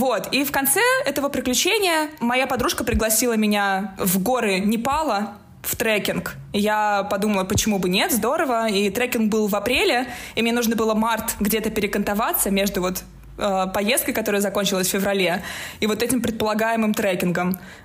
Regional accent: Russia; я турист из России

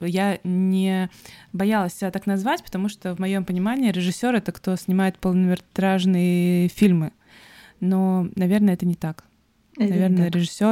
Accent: Montenegro; я из Черногории

